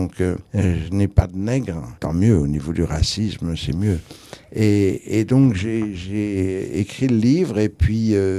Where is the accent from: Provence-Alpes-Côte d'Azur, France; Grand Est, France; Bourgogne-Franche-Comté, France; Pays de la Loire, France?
Provence-Alpes-Côte d'Azur, France; Nice; Moi, je suis niçois, je suis né à Nice.